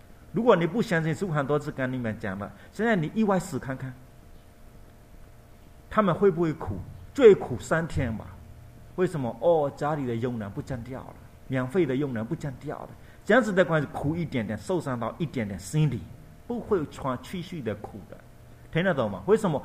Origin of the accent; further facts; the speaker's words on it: Myanmar; 一自然的我们缅甸那边你们会看到没有打浆的